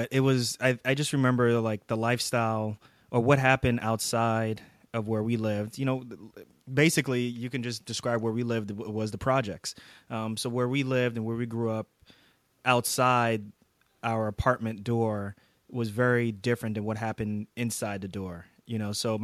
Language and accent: English; Queens, New York, United States; also born or lived in Irvington, New Jersey; So I grew up in New York, grew up in Queens, New York, and then we moved to a city right outside of right outside of Newark, New Jersey, called Irvington, New Jersey.